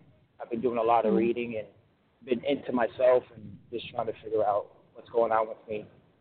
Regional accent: New Jersey, United States

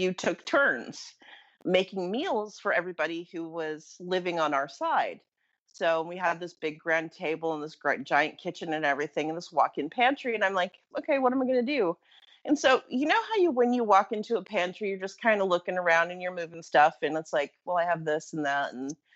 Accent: United States; because I'm an American. I want to, you know, show them my American cooking prowess.

